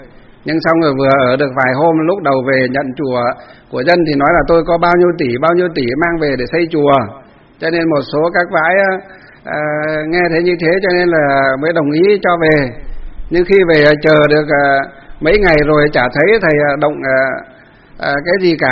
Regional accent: Kim Bôi, Hòa Bình, Vietnam; Ngày xưa thì quê hương tôi là Kim Bôi, Hòa Bình, nhưng từ năm 2008 thì thành phố Hà Nội lấy mấy xã của Lương Sơn về Hà Nội, cho nên họ lại cắt cái xã của chúng tôi

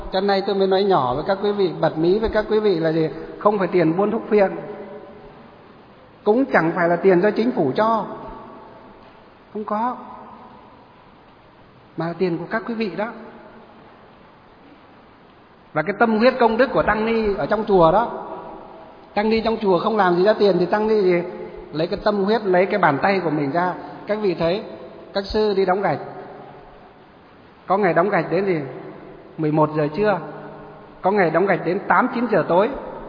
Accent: Luong Son, Hòa Bình, Vietnam; ở dưới huyện Lương Sơn, là cái quê hương của tôi ấy. Ngày xưa không phải là quê đâu, quê ngày xưa là huyện Kim Bôi ấy. Nhưng mà khi sát nhập Hà Nội, Hà Tây thì cái xã của tôi họ lại cắt về Lương Sơn, thế là bây giờ là quê hương rồi

